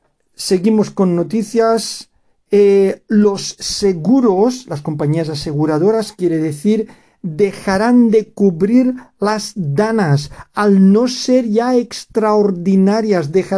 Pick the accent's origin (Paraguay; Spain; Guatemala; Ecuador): Spain; Valencian Community; aquí en la Comunidad Valenciana llevamos, no sé si son 2 o 3 danas ya. Afortunadamente, en la zona de donde soy yo, ha llovido y ha beneficiado al área de la SAFOR sin hacer daño.